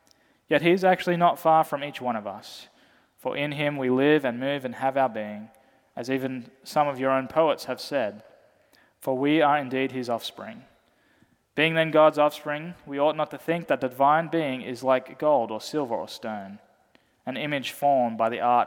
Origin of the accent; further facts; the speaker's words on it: Australia; As an Australian citizen, he is still my earthly king.